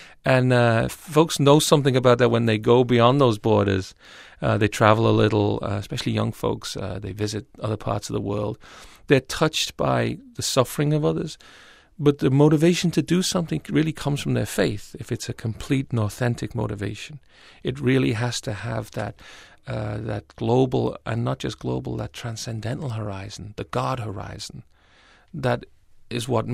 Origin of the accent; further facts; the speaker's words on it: Liverpool, North West England, United Kingdom; also born or lived in Dublin / Rome / Brazil; I'm originally from Liverpool, studied in Dublin for many years.